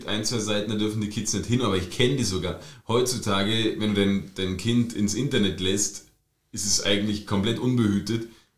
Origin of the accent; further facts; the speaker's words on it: East Germany, Germany; Born and raised in DDR.